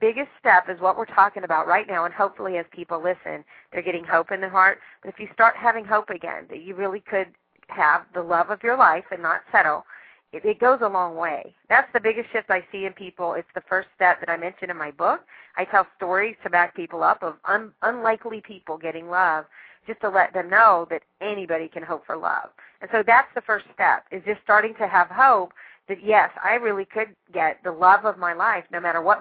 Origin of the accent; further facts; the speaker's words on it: Southern United States, United States; I am Southern, too, though I've lost a lot of my accent.